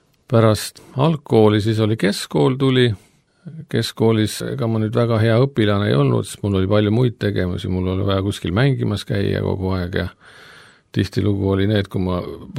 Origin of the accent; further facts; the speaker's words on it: Tallinn, Harju County, Estonia; born there; ja tulen oleviste kogudusest. Ma sündisin Tallinnas, aasta oli siis 63